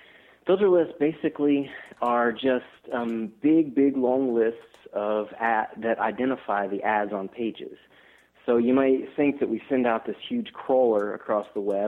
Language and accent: English; Kentucky, United States; now in Bonn, Germany; I'm originally from Kentucky, so not too far away from where you guys are in Chicago. Mm-hmm. I now work at a company that's based in Germany. Actually, I'm calling you today from Bonn.